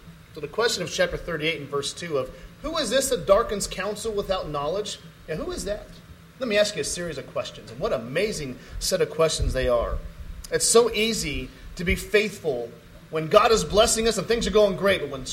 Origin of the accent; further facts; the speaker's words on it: California, United States; also born or lived in Tucson / Folsom; We live in Georgia now, but we're actually from California. And we migrated in Tucson for a little while